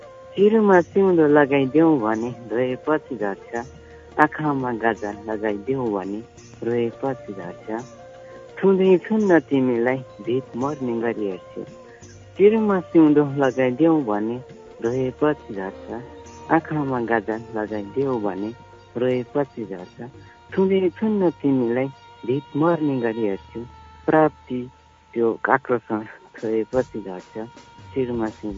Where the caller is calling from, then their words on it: Khari, Bagmati, Nepal; Dhading खरीदेखि